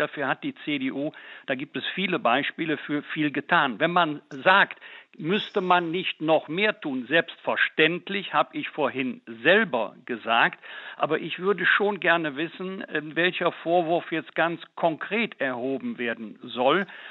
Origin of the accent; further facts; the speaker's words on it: Bergisch Gladbach, North Rhine-Westphalia, Germany; Ich war über 20 Jahre kommunalpolitisch aktiv in meiner Heimatstadt Bergisch-Gladbach.